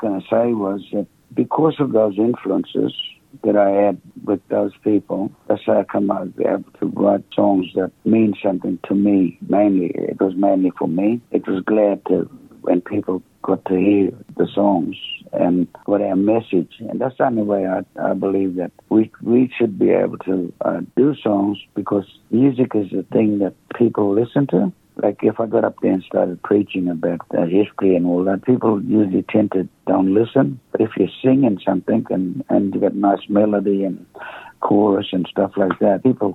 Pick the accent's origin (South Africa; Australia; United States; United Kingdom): Australia; Sherbourne; born there; a lot of people … now because I'm nearly about 70 years old, and I'm originally from Sherbourne, and that's where I was born.